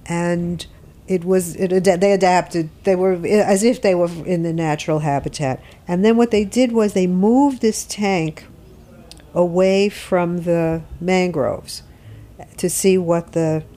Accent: United States; when I was growing up on Long Island Sound, we had a little boat

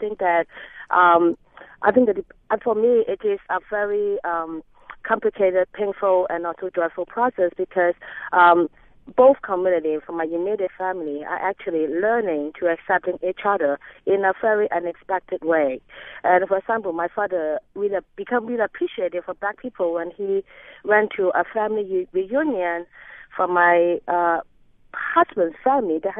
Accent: Hong Kong; now in United States; I actually don't think about myself being a Chinese as I grew up in Hong Kong. But it became more and more apparent after I moved here that I consider myself as a Chinese American or Asian American.

